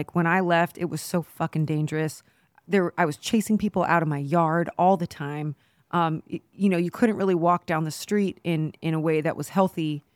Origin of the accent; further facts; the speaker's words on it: Midwest, United States; now in Austin, United States; hoping that it would be closer to my values as a Midwesterner.